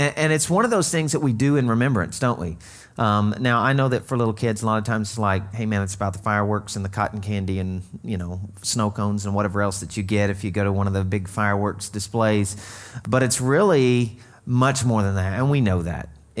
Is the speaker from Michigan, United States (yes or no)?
no; Arkansas, United States; okay, I'm from Arkansas, I know these things, that is usually a hick phrase, okay?